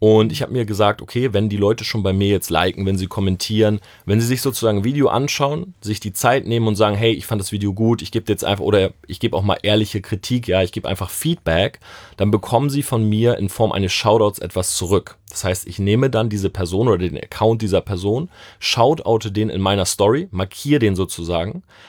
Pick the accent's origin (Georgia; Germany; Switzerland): Germany; Delmenhorst, Lower Saxony; ich komme ursprünglich aus Delmenhorst.